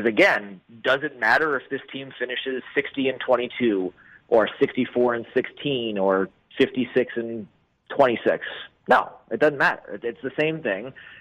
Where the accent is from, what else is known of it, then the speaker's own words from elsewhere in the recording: Glenview, Illinois, United States; I think north suburbs, yeah.